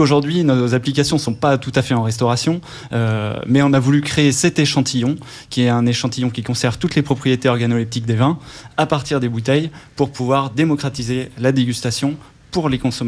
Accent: Bourgogne-Franche-Comté, France; Oula, moi je viens de Bourgogne et je travaillais simplement dans les transports et l'énergie.

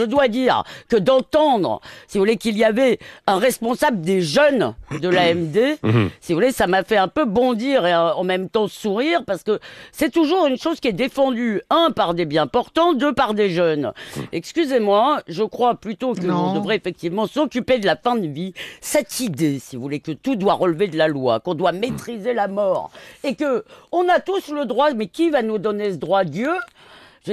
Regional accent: Marseille, Provence-Alpes-Côte d'Azur, France; born there; Je suis né à Marseille, bien sûr.

